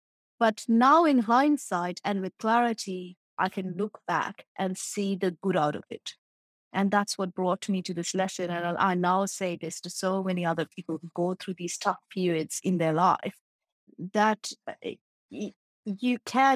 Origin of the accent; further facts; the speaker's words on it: India; moved away as an adult; So I come from India, I now work in Western worlds.